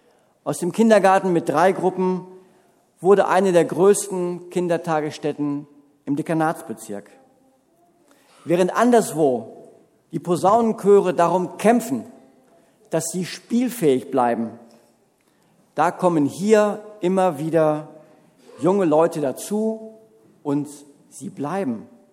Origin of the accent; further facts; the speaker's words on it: North Rhine-Westphalia, Germany; als Westfale in Oberfranken richtig zu sein